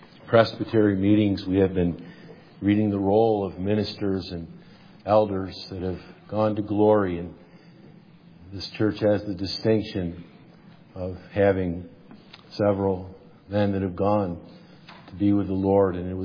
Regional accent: Syracuse, New York, United States; But you notice from this morning that I grew up in Syracuse.

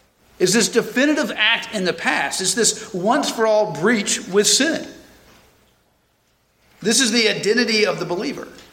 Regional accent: Georgia, United States; moved away; Just like I grew up in Georgia, and I now no longer live in Georgia

